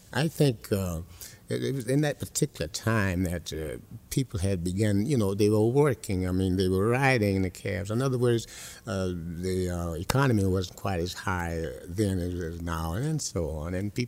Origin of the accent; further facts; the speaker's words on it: Madison, Florida, United States; born there; Oh, I was born in Madison, Florida, and that was 1915, 4th of July.